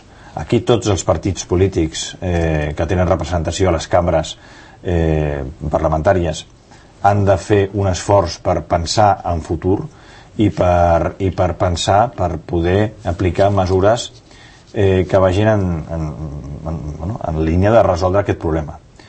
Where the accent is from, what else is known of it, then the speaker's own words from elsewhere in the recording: Catalonia, Spain; nosaltres com a catalans tenim una forma de ser